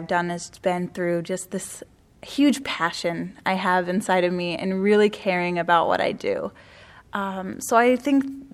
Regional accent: Iowa, United States; I grew up in Iowa. I grew up in a very stable home, very, very stable community.

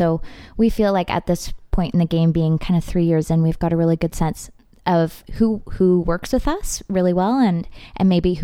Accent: Oakville, Ontario, Canada; Cause I grew up in Oakville and you know, country isn't big in the GTA necessarily.

